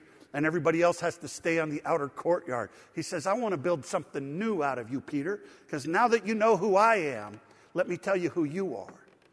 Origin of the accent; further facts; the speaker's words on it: Mexico; I grew up in Mexico. You know, I went to kindergarten first when I was 4 at a bilingual school that was run by Swiss people.